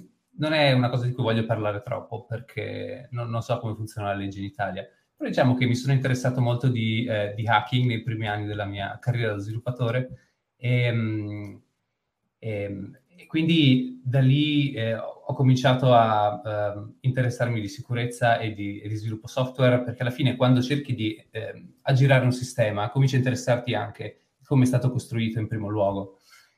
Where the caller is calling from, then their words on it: Paphos, Paphos District, Cyprus; sono da Paphos a Cipro, che è una città che non conosce nessuno, quindi non è una capitale, quindi nessuno se la ricorda.